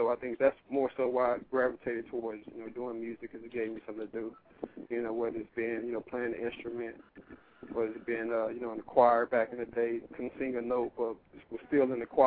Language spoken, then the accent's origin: English; Dallas, Texas, United States; now in Los Angeles, United States; I'm originally from Dallas, Texas.